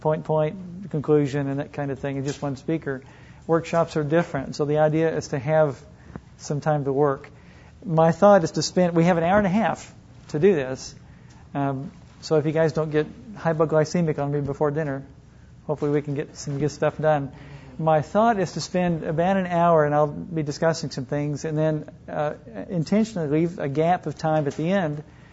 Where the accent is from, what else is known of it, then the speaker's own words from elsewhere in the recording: Oklahoma City, Oklahoma, United States; I'm from Oklahoma City.